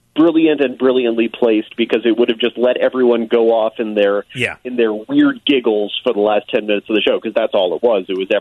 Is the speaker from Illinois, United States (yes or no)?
no; California, United States; As a Californian myself, I am amused by the Californians.